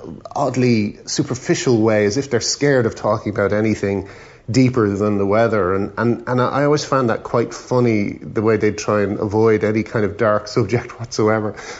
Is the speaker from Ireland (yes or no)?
yes; Ireland; growing up in Ireland.